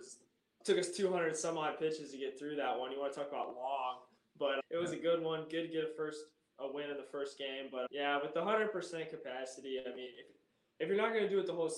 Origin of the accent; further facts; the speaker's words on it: Kansas City, Missouri, United States; And then obviously growing up in Kansas City, being a Royals fan, going to Kauffman during the summers